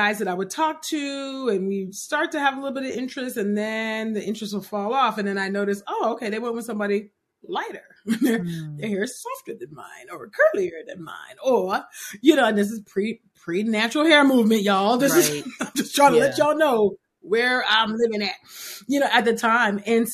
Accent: California, United States; I talk about my social location, you know, being born and raised in California. I think that matters. Being Nigerian American, I think that matters as well

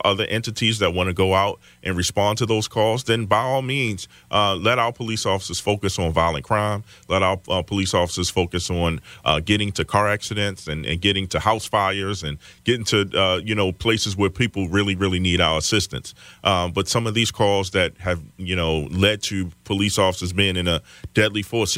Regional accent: Baltimore, Maryland, United States; well, I grew up in West Baltimore.

